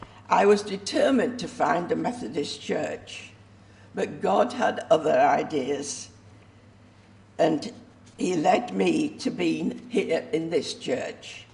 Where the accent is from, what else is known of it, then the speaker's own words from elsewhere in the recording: Yorkshire and the Humber, United Kingdom; I'm a Yorkshire lass born and bred. Both my parents were staunch Methodists